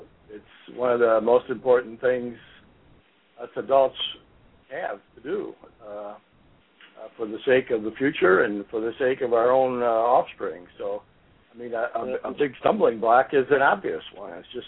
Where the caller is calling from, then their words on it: Detroit, Michigan, United States; Michigan, Detroit area.